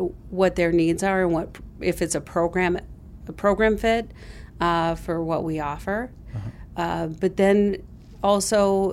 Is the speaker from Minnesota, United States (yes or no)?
yes; Bloomington, Minnesota, United States; now in Minneapolis, United States; I am homegrown. I'm from Bloomington.